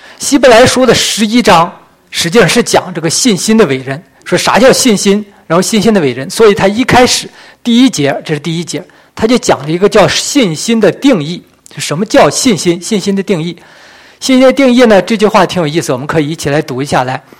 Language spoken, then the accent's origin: Chinese; Chifeng, Inner Mongolia, China; 我家乡呢，其实我出生在内蒙赤峰市，内蒙古赤峰市。我小的时候呢，就跟着我当中学老师的妈妈，她老调动工作，就是在一个公社中学干不上四五年五六年，哎，就换另外一个公社，就老在搬家